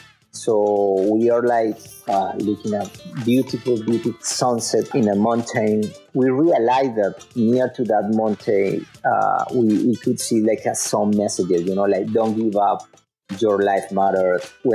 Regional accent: Colombia; English is a second language; You know, when I was growing up in Colombia, my family, they gave me a guitar.

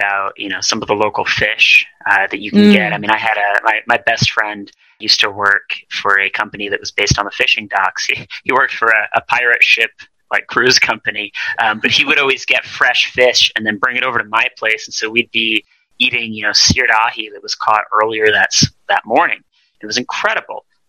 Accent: Rhode Island, United States; I remember, so I grew up in Rhode Island.

